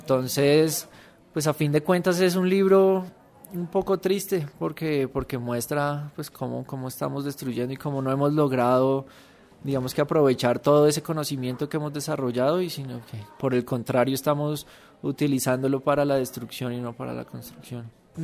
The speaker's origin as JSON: {"language": "Spanish", "country": "Colombia", "said": "soy colombiano"}